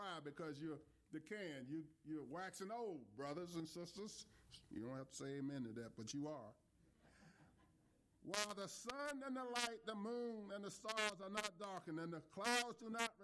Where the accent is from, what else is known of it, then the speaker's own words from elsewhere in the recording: Virginia, United States; well, to be quite frankly, ma'am, I'm from Virginia, and I haven't seen a tall Texan yet.